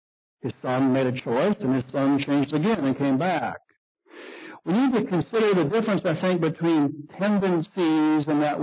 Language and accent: English; United States; We're not Mongolian. We're not from Hungary. We're brought up in most cases Christians, and we're Americans.